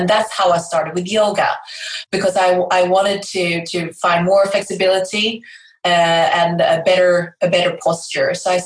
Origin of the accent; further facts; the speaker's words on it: Sweden; first language Swedish; English is a second language; yes, I am Swedish. I was adopted from South Korea, actually, and my native language is Swedish. I do speak fluent English, more or less